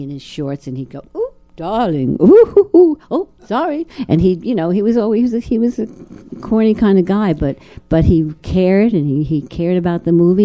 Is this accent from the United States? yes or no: yes; New Jersey, United States; No, I grew up in New Jersey.